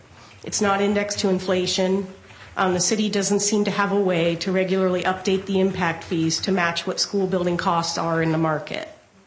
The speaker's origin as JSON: {"language": "English", "town": "Black Diamond", "region": "Washington", "country": "United States", "tie": "born or raised there", "lives_now": "Bellevue, United States"}